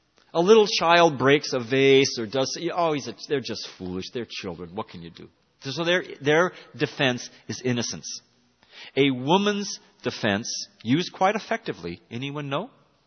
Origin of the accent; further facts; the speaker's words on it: United States; I was raised in America.